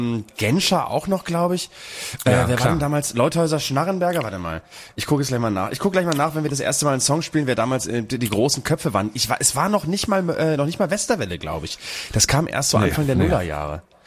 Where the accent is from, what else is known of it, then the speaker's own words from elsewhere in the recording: Bremen, Germany; in Bremen Fegesack, wo ich herkomme